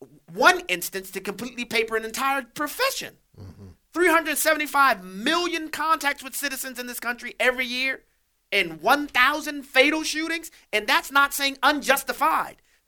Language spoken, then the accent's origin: English; New Orleans, Louisiana, United States; Cities like my hometown, there have been nothing but uni-party rule for over a century. A century. If there are corrupt policing standards in New Orleans, Louisiana, guess who we should be talking to?